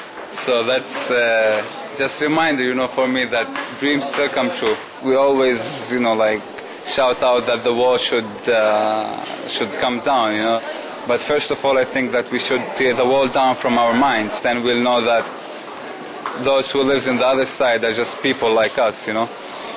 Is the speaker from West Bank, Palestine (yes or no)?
yes; Bethlehem, West Bank, Palestine; I'm from Bethlehem.